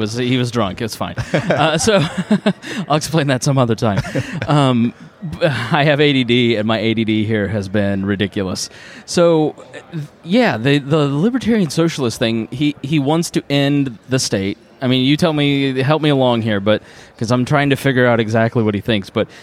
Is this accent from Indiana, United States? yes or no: yes; Indiana, United States; Listen, I'm from Indiana.